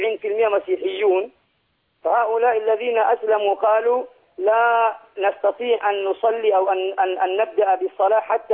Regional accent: Tanzania; Arabic is a second language; نعم شيخنا، ما عندنا أي صعوبة والله الحمد في تنزانيا

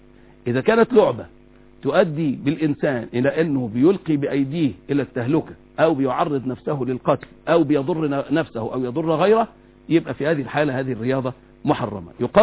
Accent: Egypt; ممكن يكون ليس هذا عندنا في مصر أو ليس بارزا في مصر

